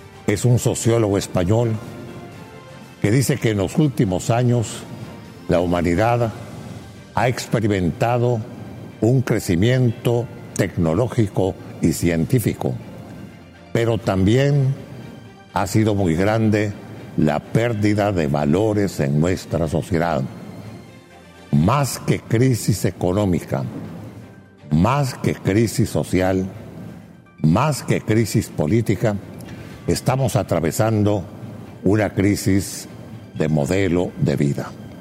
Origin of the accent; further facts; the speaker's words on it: Honduras; Y aquí nos incluimos a nosotros como sociedad hondureña.